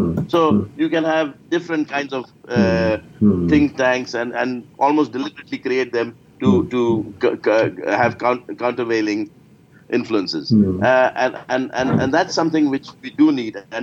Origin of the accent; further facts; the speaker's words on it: England, United Kingdom; I grew up in England